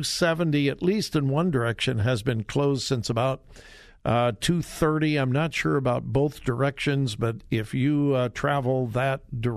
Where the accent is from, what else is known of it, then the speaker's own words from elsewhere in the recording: Los Angeles, California, United States; I didn't grow up within the city limits of L.A., but I lived in the L.A. area, what's called the Los Angeles Basin. I was born and raised there, and I consider L.A. my home.